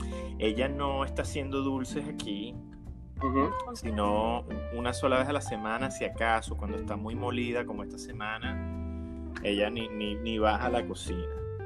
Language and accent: Spanish; Venezuela; yo me crié en Venezuela, lastimosamente ya venía en decadencia